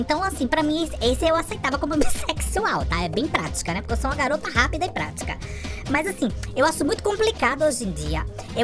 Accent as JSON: {"language": "Portuguese", "region": "Northeast Region", "country": "Brazil", "said": "eu sou de uma época, eu venho de um lugar muito simples. Eu venho do Nordeste. Eu venho de uma época dos anos 70, 60"}